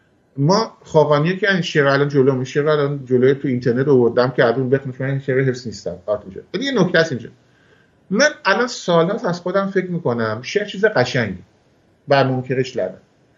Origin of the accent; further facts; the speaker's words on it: Iran; ما ایرانی ها خیلی عقب تر از کشور عربی هستیم